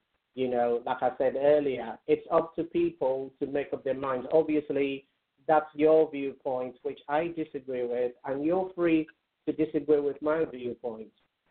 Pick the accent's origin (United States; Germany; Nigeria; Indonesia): Nigeria; I grew up in Nigeria. And growing up, I love, you know, rap music, I love hip hop, and I became a Christian when I was 11.